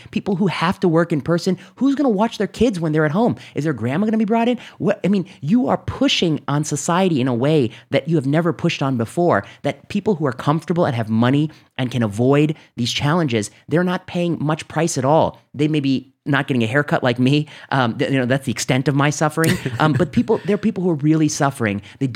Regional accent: Indiana, United States; you know, I grew up in Northwest Indiana. And so I have, I think, a tremendous affinity for middle America and what it's like in some of these communities.

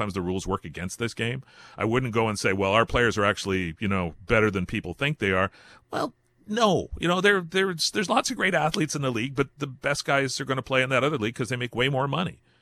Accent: Hamilton, Ontario, Canada; Although healthier here in my hometown of Hamilton than it is down the road in Toronto.

